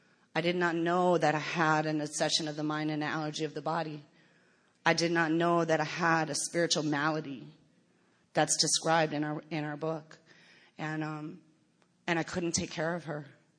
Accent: Portland, Oregon, United States; I'm from Portland, Oregon. And doesn't snow a lot there

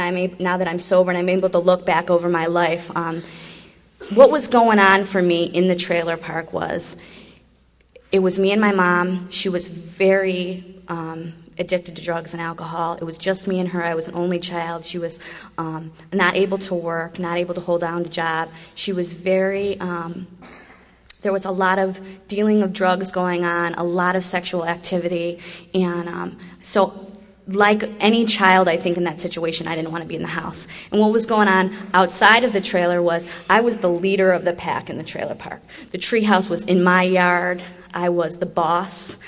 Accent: Fort Lauderdale, Florida, United States; also born or lived in Chicago; I was born in Chicago, Illinois. When I was two, my parents, who were married at the time, moved to Fort Lauderdale. I spent 15 years there.

